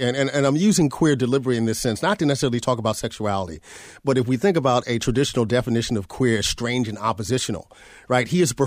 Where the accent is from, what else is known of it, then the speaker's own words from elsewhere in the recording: Bronx, New York, United States; And growing up in the South Bronx, where all of my peers were wearing shell top Adidas, unlaced, and Kangols